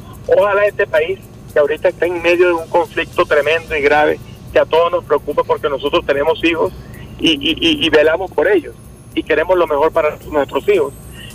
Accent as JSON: {"language": "Spanish", "country": "Venezuela", "said": "Nosotros somos pues venezolanos"}